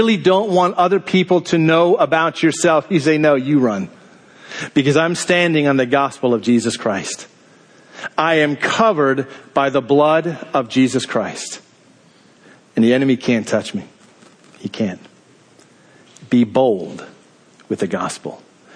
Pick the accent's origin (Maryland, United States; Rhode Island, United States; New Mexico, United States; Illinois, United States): Maryland, United States; I just have a question, I'm from Maryland.